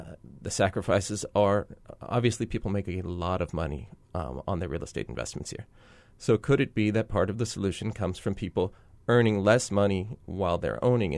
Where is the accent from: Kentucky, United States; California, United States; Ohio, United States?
California, United States; Santa Monica; Where I grew up in Santa Monica, where there was rent control